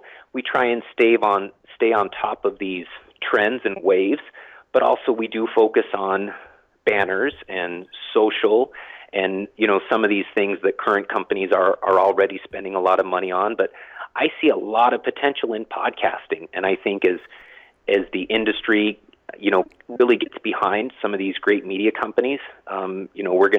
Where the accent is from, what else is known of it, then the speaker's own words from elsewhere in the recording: Ogden, Utah, United States; now in Massachusetts, United States; Ogden, Utah, which is, you know, my hometown, or close by in Concord, Massachusetts, which is closer to where I live now.